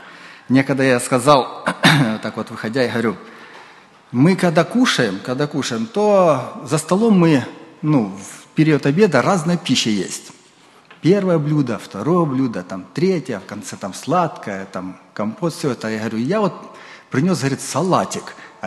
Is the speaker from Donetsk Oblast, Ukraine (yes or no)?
no; Kharkiv, Kharkiv Oblast, Ukraine; now in Israel; я приехал из Израиля, тут некоторые друзья мои, а вообще-то я из Харькова, вообще-то.